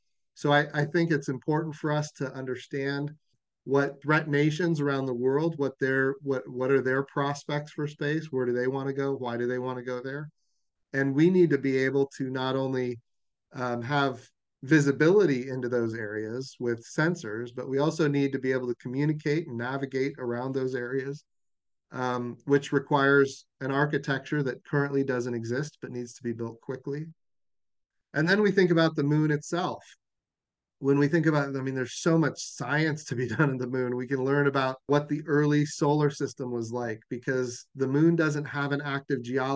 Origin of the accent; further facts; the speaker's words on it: Oklahoma, United States; And of course, Oklahoma is my home state.